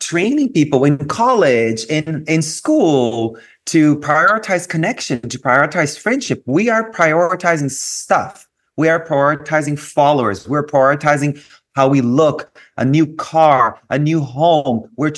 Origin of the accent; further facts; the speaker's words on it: Brazil; growing up in Brazil to a Lebanese father and an Italian mother